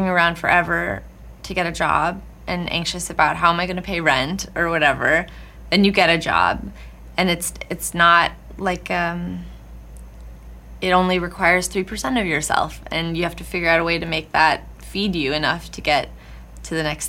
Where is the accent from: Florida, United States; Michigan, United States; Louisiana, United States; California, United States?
California, United States; I grew up in Southern California.